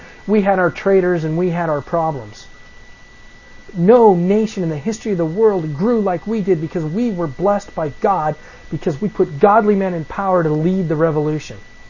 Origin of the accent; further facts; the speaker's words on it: Boston, Massachusetts, United States; born there; I was born in Massachusetts. Born in Boston.